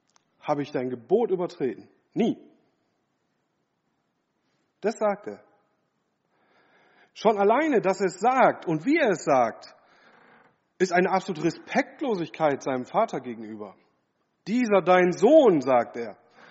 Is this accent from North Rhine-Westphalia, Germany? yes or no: yes; Solingen, North Rhine-Westphalia, Germany; born there; bin geboren in Solingen … beide gläubig.